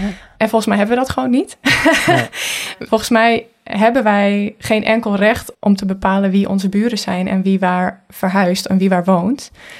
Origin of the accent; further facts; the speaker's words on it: Netherlands; ik ben Nederlands, ik ben geboren als Nederlander, ik heb daar niks aan gedaan